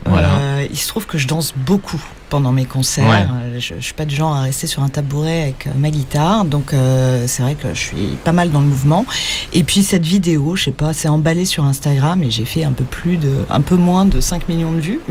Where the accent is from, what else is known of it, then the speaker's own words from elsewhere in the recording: France; Donc, moi, le paradoxe, c'est que je suis française. La plupart du temps, je chante en français, j'écris en français.